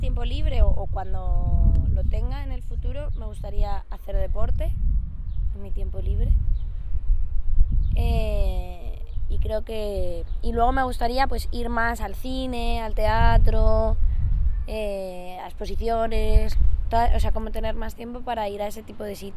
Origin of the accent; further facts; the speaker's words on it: Madrid, Community of Madrid, Spain; Pues yo soy de Madrid, nací en Moratalaz y bueno, ahora vivo y he vivido muchos años en Vallecas.